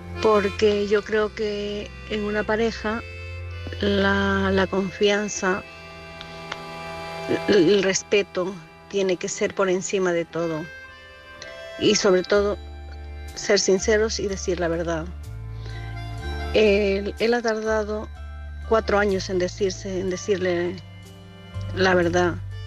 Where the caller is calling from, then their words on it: Santiago de Compostela, Galicia, Spain; de Santiago de Compostela.